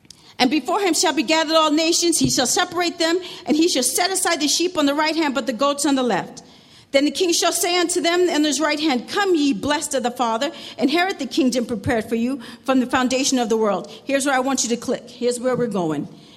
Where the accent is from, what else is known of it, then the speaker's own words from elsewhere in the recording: New York City, New York, United States; If you've been with me, you know that I'm from New York City, so I roll.